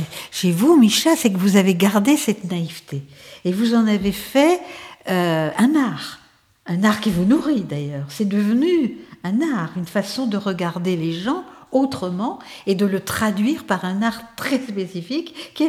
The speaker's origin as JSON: {"language": "French", "region": "Brussels", "country": "Belgium", "said": "Moi, je suis bruxelloise, alors je suis plus orgueilleuse."}